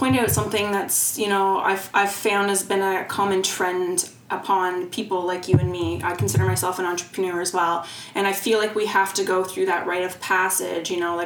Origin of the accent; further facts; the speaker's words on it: Canada; Maybe it's just because I'm Canadian.